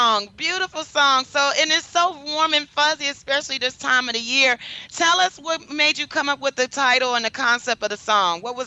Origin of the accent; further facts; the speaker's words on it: Detroit, Michigan, United States; Yep, I graduated from Detroit, and then I lived in Detroit. I was raised and graduated high